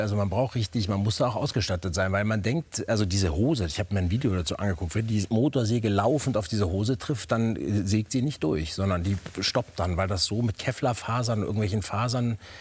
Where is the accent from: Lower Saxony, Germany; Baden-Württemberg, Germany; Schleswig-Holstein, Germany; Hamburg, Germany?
Hamburg, Germany; also born or lived in New York / Berlin; Also ich bin aus Hamburg ja damals nach New York gegangen zum Studieren. Als ich zurückkam nach 5,5 Jahren, bin ich nach Berlin gezogen.